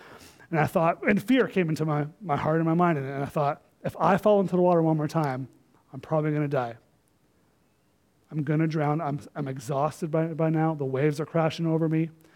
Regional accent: Ontario, Canada; I'm from Ontario, and I live out in Pickering, right by the lake there.

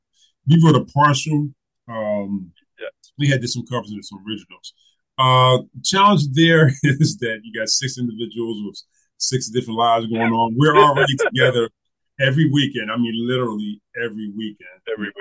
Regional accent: Wilmington, United States; people that know us know that we're from Wilmington.

